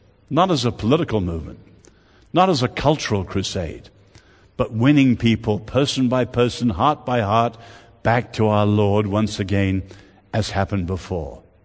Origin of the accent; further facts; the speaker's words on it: Ireland; I'm very proud as an Irishman that the book title, How the Irish Saved Civilization, is not an Irish joke.